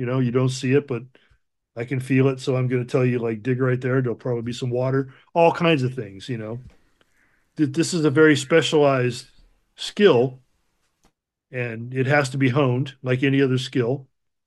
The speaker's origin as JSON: {"language": "English", "town": "Chicago", "region": "Illinois", "country": "United States", "tie": "born or raised there", "said": "And I grew up in Chicago, so I'm a little rougher than a lot of people."}